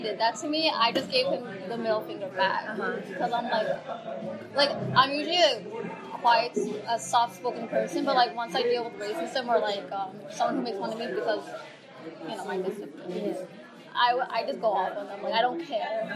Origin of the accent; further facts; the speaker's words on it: East Islip, New York, United States; also born or lived in Smithtown; I was born in Smithtown, and then I lived in East Islip for 6 years.